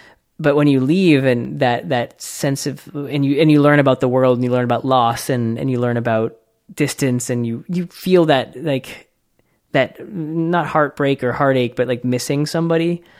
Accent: Boston, Massachusetts, United States; and you know, we grew up in Boston

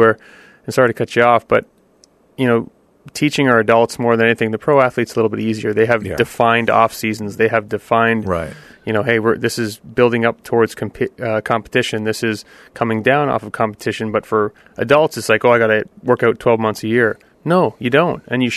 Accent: Canada; I'm Canadian. We all kind of play.

